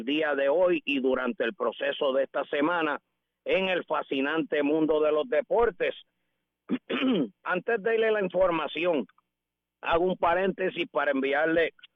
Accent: Puerto Rico; somos puertorriqueños, no porque somos de la misma raza

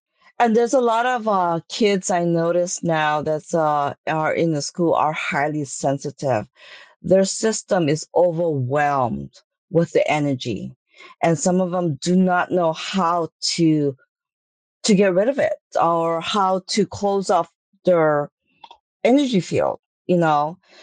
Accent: Hawaii, United States; I did that when I was growing up in Hawaii.

